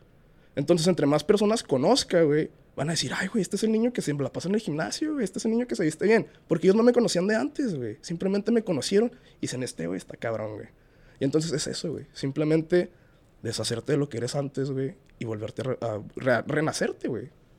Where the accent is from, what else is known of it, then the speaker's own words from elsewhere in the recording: Tijuana, Baja California, Mexico; now in Ciudad Juárez, Mexico; yo vengo de Tijuana, güey. Cuando llegué aquí a Ciudad Juárez, fue algo totalmente nuevo para mí.